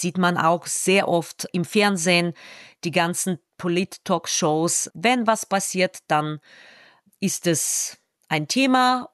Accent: Ukraine; German is a second language; now in Germany; Na, ich spreche mit Akzent, ich komme aus der Ukraine, ich lebe hier, ich gehe arbeiten.

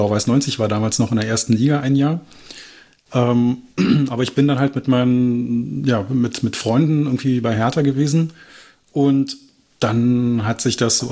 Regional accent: Berlin, Germany; ich komme ursprünglich aus Reinickendorf, bin mittlerweile 45 Jahre alt

